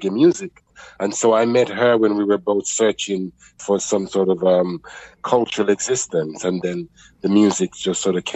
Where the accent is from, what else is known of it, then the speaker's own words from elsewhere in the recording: Brixton, London, United Kingdom; Claudia and I grew up in Brixton, South London